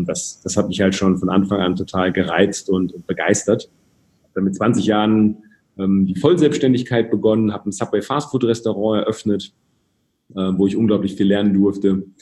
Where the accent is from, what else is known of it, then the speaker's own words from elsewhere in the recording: Rhede, North Rhine-Westphalia, Germany; Ich komme aus dem schönen Münsterland, ganz behütet aufgewachsen in einem 20.000 Einwohner, ja, Dorf ist untertrieben, Stadt namens Rehde bei Bocholt. Genau, und da bin ich aufgewachsen.